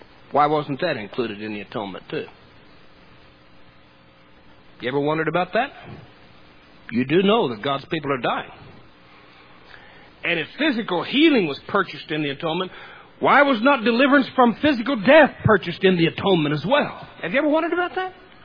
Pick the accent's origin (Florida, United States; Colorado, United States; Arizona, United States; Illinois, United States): Illinois, United States; Mulberry Grove; I'm from Mulberry Grove, Illinois. And we weren't the smartest people in the world.